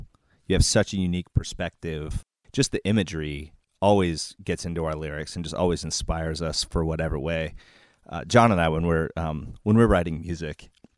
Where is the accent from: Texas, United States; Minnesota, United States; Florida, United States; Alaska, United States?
Alaska, United States; and two, from growing up in Alaska.